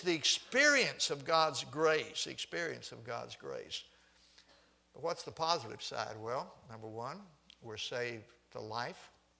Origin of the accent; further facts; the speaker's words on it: Houston, Texas, United States; I grew up in Houston, and I grew up very near Sheffield Steel.